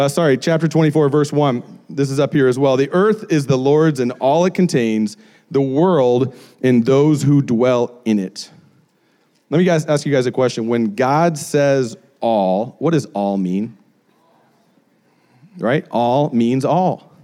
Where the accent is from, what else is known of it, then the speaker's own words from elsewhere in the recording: Colorado, United States; If you've heard my testimony at all, you understand like where we came from Colorado and everything that happened to us there.